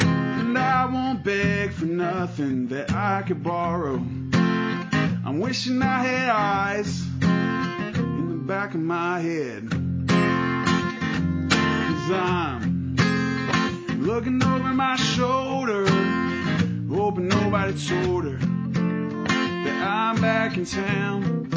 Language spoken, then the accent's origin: English; Huntington, West Virginia, United States; All right … from Huntington, West Virginia, and we're in Pilsen, Illinois, right outside of Chicago